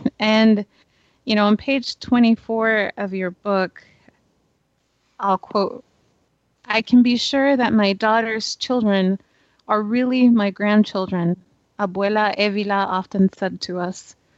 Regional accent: Mexico; English is a second language; I would tell people, I'm Mexican from Mexico, but sometimes they wouldn't believe me.

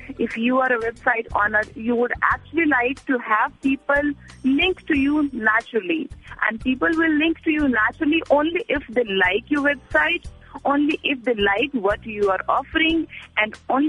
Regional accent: India; I'm from India.

